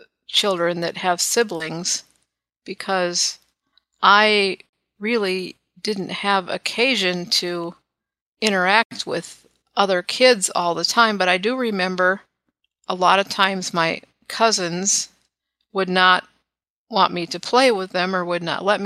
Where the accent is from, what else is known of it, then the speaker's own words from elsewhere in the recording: Clintonville, Wisconsin, United States; born there; I was born in Clintonville, Wisconsin, which is a small town in east central Wisconsin, kind of on the way to Green Bay.